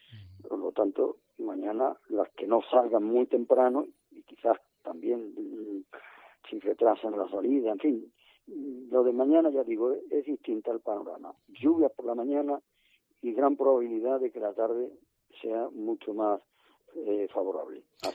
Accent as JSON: {"language": "Spanish", "town": "Seville", "region": "Andalusia", "country": "Spain", "said": "yo que soy sevillano y he salido de Nazareno desde que tenía 6 o 7 años"}